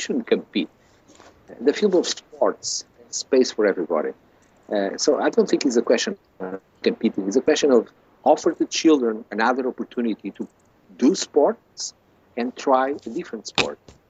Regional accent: Mozambique; English is a second language; moved away; The first one is growing up in Africa, in Mozambique, where basketball was the number one sport.

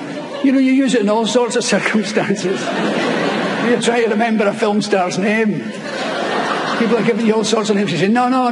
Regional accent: Glasgow, Scotland, United Kingdom; But being from a Glaswegian, I'm used to it, you know.

